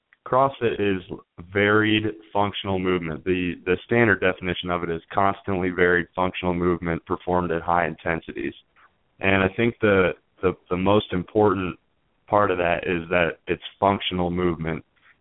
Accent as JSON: {"language": "English", "town": "Twinsburg", "region": "Ohio", "country": "United States", "said": "and I'm from Twinsburg, Ohio."}